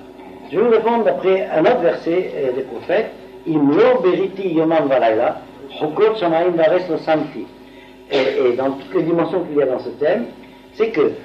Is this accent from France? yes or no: no; Jerusalem, Jerusalem District, Israel; Moi, je viens de Jérusalem.